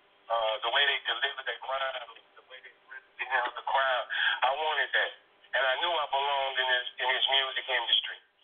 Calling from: St. Louis, Missouri, United States; I'm calling from STL.

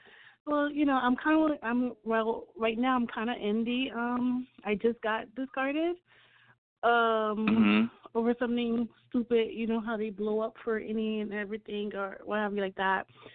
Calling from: Miami, Florida, United States; I'm calling from Miami.

